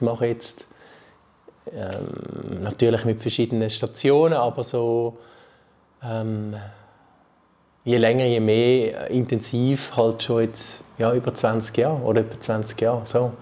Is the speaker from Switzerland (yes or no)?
yes; Rapperswil-Jona, St. Gallen, Switzerland; ich bin in Rapperswil-Jona aufgewachsen